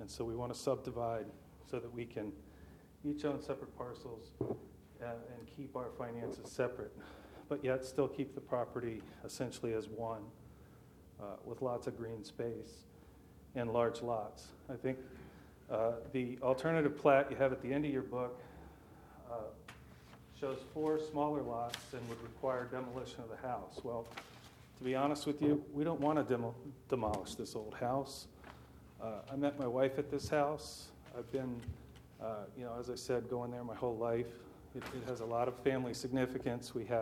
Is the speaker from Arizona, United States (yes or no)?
no; Maryland, United States; and I grew up in Wicomico County and have been using this home as a summer home all my life.